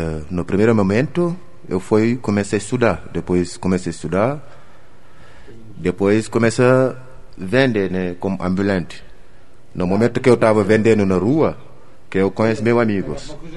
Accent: Senegal; Portuguese is a second language; Explica para ele, eu sou de Senegal.

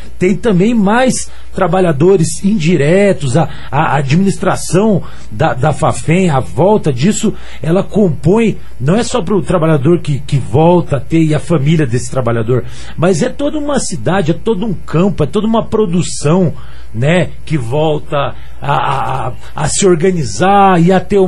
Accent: Paraná, Brazil; também me sentiria pedindo perdão como paranaense.

